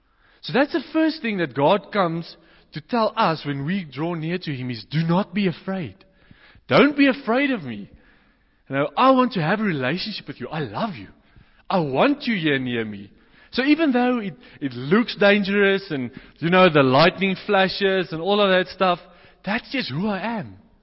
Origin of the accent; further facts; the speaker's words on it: Boksburg, Gauteng, South Africa; I came from Johannesburg, but I come from the eastern side of Johannesburg, you know, Boksburg.